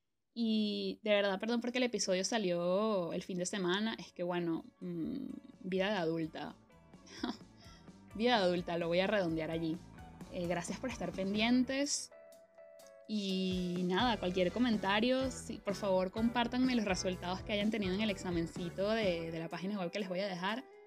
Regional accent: Venezuela; accent: Venezuelan; now in Spain; nos damos cuenta de tantas vainas que pensamos que son del español general, que en realidad son de nuestro dialecto venezolano.

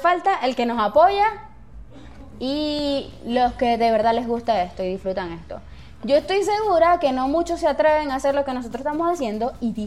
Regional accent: Venezuela; now in Chile; desde que yo llegué a Chile, uno decía, es venezolano. O sea, soy venezolano.

